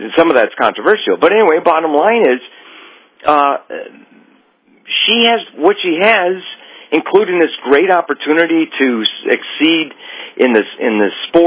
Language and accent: English; United States; And my thing is, I just personally, as an American and as also an author who's done a lot of research and study on America itself